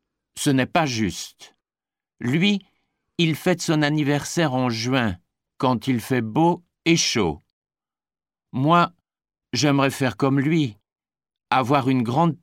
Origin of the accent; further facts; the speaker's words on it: Marseille, Provence-Alpes-Côte d'Azur, France; Alors j'ai 32 ans et je suis originaire de Marseille. C'est là que j'ai commencé à travailler.